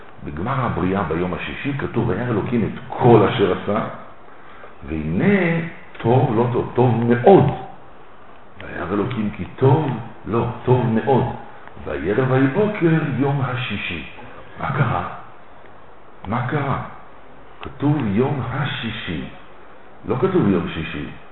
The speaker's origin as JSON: {"language": "Hebrew", "town": "Petah Tikva", "region": "Central District", "country": "Israel", "tie": "born or raised there", "said": "אתה יודע שאצלנו בבית ספר, אני יליד פתח תקווה"}